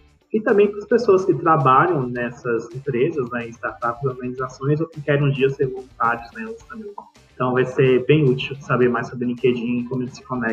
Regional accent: Belo Horizonte, Minas Gerais, Brazil; Bem, como você disse, eu sou aqui de Belo Horizonte, nasci aqui.

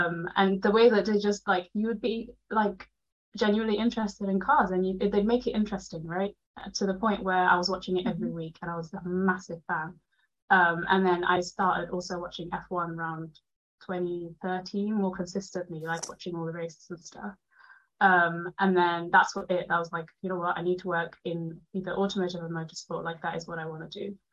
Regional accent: London, United Kingdom; English is a second language; also born or lived in Germany; so I'm based in London. I grew up in London. I actually was born in Germany, so like first like 9 years of my life I grew up in Germany. Speak well, 9 year old level German, but still say that I speak German.

